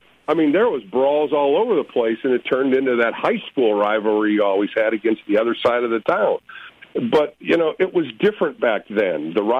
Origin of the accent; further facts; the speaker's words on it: Ohio, United States; now in California, United States; and I grew up in Ohio. I didn't really know a lot about it because I really didn't follow California teams because of the Midwest and the West Coast.